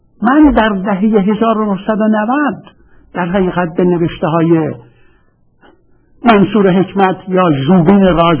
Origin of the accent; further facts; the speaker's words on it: Iran; گفتم شما مال ایران هستم.